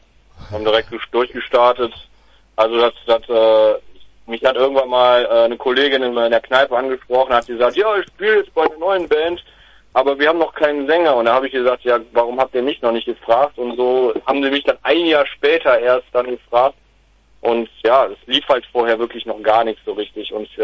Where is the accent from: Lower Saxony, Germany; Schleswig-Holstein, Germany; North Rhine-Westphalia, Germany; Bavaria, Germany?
North Rhine-Westphalia, Germany; Cologne; Wir kommen aus Köln.